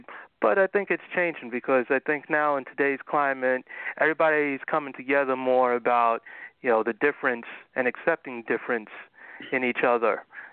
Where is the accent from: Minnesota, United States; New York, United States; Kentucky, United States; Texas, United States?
New York, United States; Yeah, because, you know, I'm a New Yorker, so I got to go for my Giants